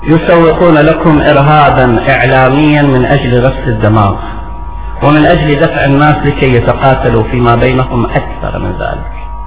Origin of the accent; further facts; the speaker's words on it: Iraq; المصلحة بالنسبة لنا كعراقيين أن نؤسس نظاما ديمقراطيا